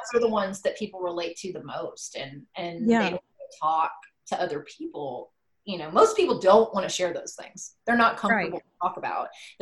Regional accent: Southern United States, United States; I mean, I am from the South. I was raised in a, you know, Church of Christ household. My grandfather was a preacher

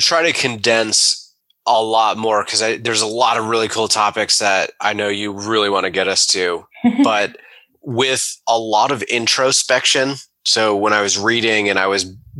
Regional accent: Atlanta, Georgia, United States; moved away as an adult; now in Charlotte, United States; being hours, 4+ hours away from friends and family in my hometown, it was in Atlanta, Georgia, which is about 4 hours away from Charlotte.

